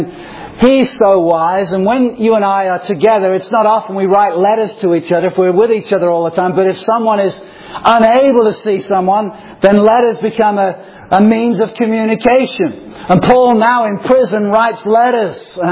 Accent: Chester, North West England, United Kingdom; I grew up in Chester, England, 21 miles from Liverpool

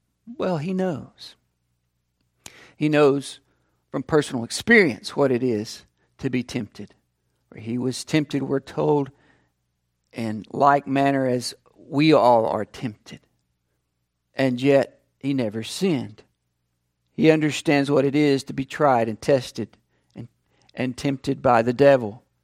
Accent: Chattanooga, Tennessee, United States; Coming closer to home, we think of Chattanooga, my hometown, the scenic city, right?

